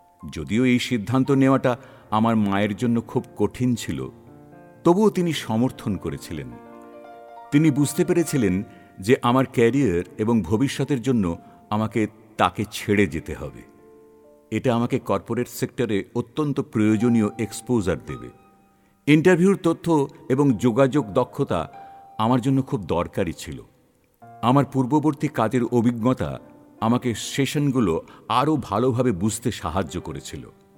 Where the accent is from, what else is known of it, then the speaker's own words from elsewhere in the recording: Kanpur, Uttar Pradesh, India; আমার বাড়ি কানপুর।